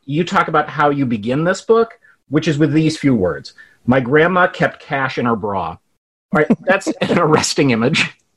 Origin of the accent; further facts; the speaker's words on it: Midwest, United States; I grew up in the Midwest, and I was a soccer player who also played in a few rock bands.